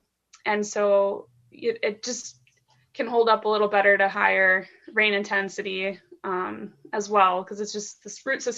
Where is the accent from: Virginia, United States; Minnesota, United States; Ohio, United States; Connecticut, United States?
Minnesota, United States; now in Iowa, United States; So I'm from Minnesota originally, and I worked in the Mankato area, kind of south-central Minnesota